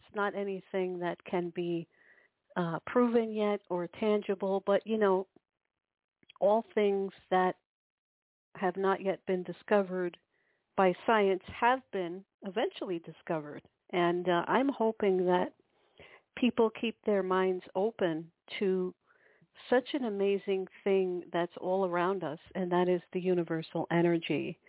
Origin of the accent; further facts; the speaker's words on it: New York, United States; As promised, it is Monday at 9 p.m. Eastern in New York. That's where I'm from.